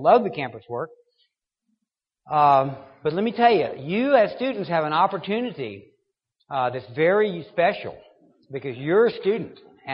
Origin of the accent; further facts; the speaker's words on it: Baton Rouge, Louisiana, United States; I was raised in Baton Rouge, which in the 50s and even in the 60s was probably much more heavily Roman Catholic than it is today.